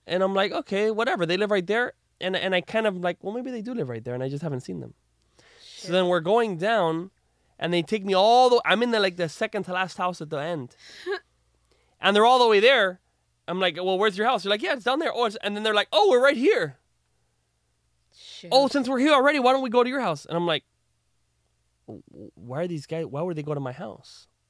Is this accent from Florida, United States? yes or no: yes; Miami, Florida, United States; And I grew up in Miami, and the schools, I don't know if they're good or not.